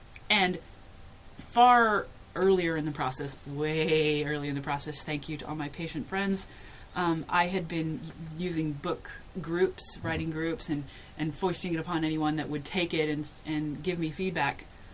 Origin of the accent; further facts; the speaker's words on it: Alaska, United States; So I grew up, I was born and raised in Alaska.